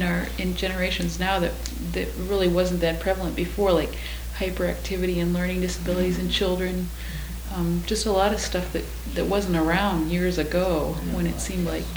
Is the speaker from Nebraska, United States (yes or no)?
yes; Nebraska, United States; I come from Nebraska originally, and there's lots of real serious groundwater contamination right now.